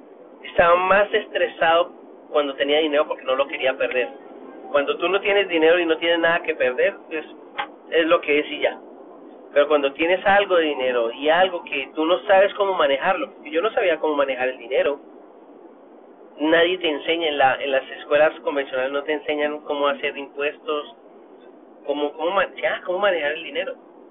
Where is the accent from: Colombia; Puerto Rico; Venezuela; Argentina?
Colombia; Bogotá; now in Dallas, United States; Yo soy colombiano, de Bogotá, Colombia. Estoy acá en los Estados Unidos, en Dallas, hace 18 años, creo.